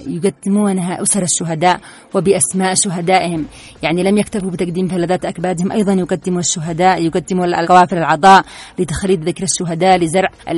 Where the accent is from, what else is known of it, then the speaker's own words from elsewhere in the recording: Yemen; أنا كمواطنة يمنية